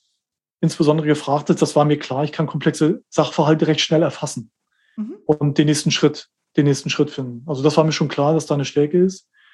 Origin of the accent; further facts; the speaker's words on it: East Germany, Germany; Ich ein Kind des Ostens